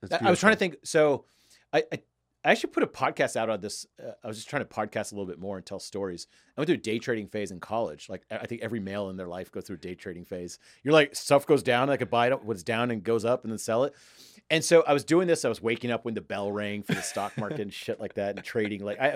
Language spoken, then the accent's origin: English; Houston, Texas, United States; and I grew up in Houston, so I knew all these companies.